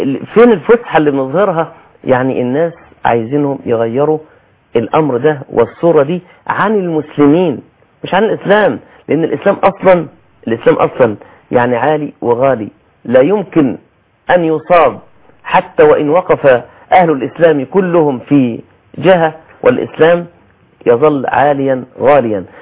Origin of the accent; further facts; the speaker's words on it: Egypt; في بعض الناس من سكان الأماكن الراقية عندنا في مصر